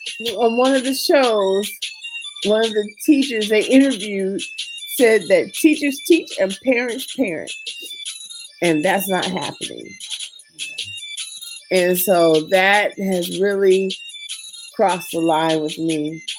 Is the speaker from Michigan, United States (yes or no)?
no; California, United States; I'm from California, so I know how that is.